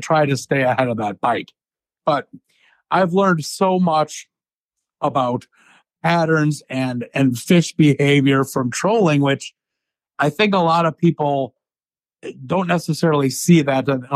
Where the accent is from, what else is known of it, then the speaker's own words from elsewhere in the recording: Wisconsin, United States; growing up in Wisconsin, as you know, I mean, the three line deal, not everybody has that opportunity.